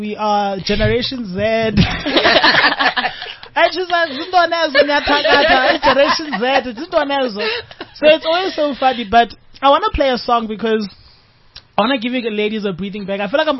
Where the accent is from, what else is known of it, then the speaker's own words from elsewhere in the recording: Eastern Cape, South Africa; now in Johannesburg, South Africa; the fact that, like, when Joburg is stressful, I can just drive home to Eastern Cape. Yeah. I have my grandmother.